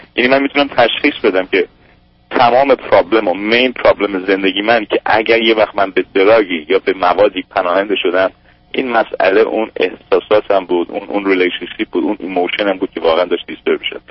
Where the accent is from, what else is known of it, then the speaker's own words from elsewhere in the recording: Iran; moved away as an adult; now in United States; من حدود شاید بگم 28 سال آمریکا هستم، یعنی 19 سالم بود از ایران اومدم و زمان انقلاب بود.